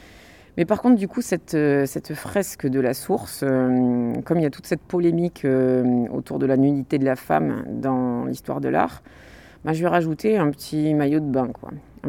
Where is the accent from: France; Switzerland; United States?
France; Pau, Nouvelle-Aquitaine; Moi, je suis de Pau. Donc, j'ai un collectif à Pau.